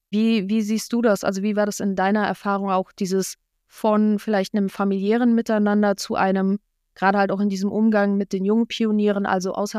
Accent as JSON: {"language": "German", "town": "Wrocław", "region": "Lower Silesian Voivodeship", "country": "Poland", "tie": "born or raised there", "lives_now": "Mainz, Germany", "said": "Was sowieso damals in Mainz bis zu meiner Heimatstadt Wrocław hat es auch so locker mit Grenzkontrollen locker 16 Stunden gedauert"}